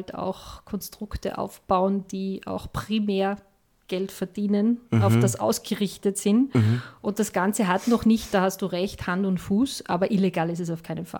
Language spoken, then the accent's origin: German; Austria; ja, ich bin eine Österreicherin, ich lebe gerne hier, ich bin gerne wieder